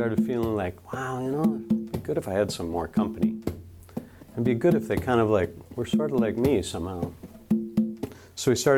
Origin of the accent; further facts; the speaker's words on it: Minnesota, United States; You can tell I'm from Minnesota.